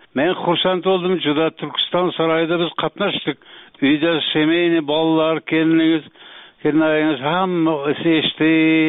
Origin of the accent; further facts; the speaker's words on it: Khorezm Region, Uzbekistan; bizni qishlog'imiz Gurlar rayoni bog'lamida bo'lsa